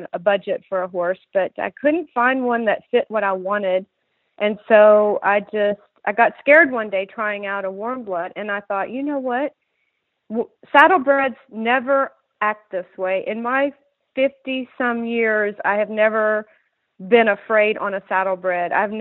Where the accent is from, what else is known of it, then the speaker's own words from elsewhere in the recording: Charlotte, North Carolina, United States; now in Louisville, United States; I'm a transplant from Charlotte, North Carolina. I was born and raised there.